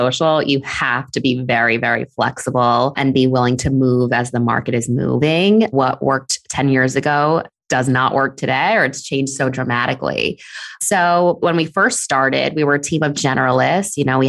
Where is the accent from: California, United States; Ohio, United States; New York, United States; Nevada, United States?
New York, United States; And then I moved back to New York. I'm originally from New York. I moved back in 2011.